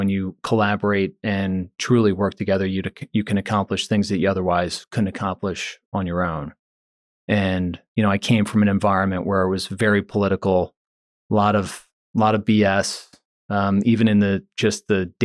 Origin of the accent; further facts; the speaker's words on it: Paoli, Pennsylvania, United States; So I grew up in Paoli, where our office is today. I'm the youngest of seven kids.